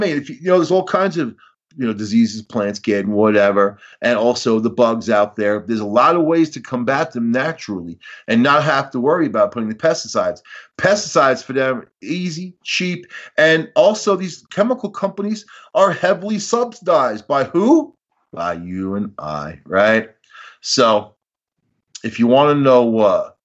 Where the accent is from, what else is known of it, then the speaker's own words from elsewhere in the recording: New York, United States; I'm from Long Island, man.